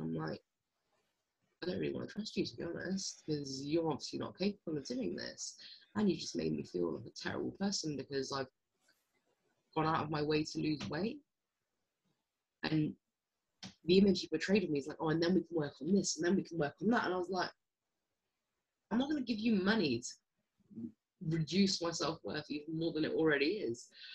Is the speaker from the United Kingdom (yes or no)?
yes; Hammersmith, London, United Kingdom; My family live in Hammersmith. I was born and raised in Hammersmith